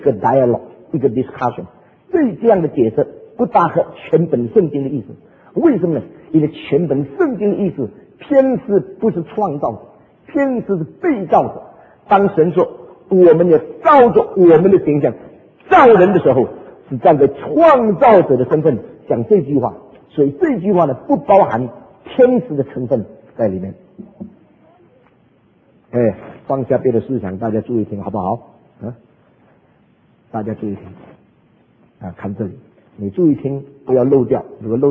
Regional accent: China; 所以我们中国人说这些呢叫做代表作

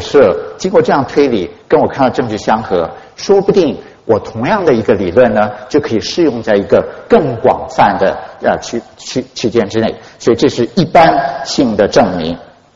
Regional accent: Taiwan; 我小时候在台湾长大

